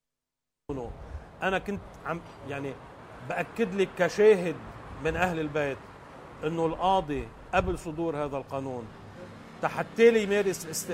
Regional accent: Lebanon; نحن كشعب لبناني

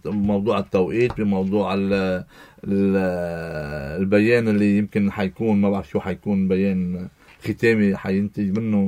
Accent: Lebanon; نحن كلبنانية

